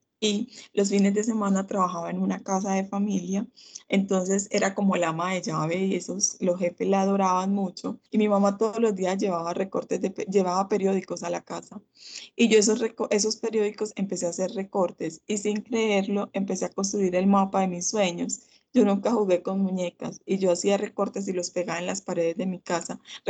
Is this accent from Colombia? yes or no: yes; Apartadó, Antioquia, Colombia; Soy la mayor de tres hermanos, soy de Apartado, Antioquia